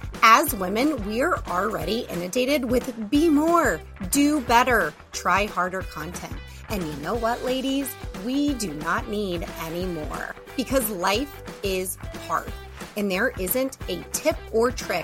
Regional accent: Chicago, Illinois, United States; we are two women from the Chicagoland area who are raising our families and running our therapy practices

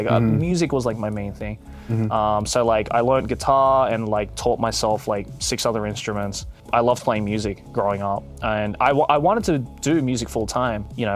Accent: Australia; accent: Australian English; because I was born in Australia so and raised there, so technically I guess I'm a Westerner, but with, I guess, an Asian, East Asian cultural background.

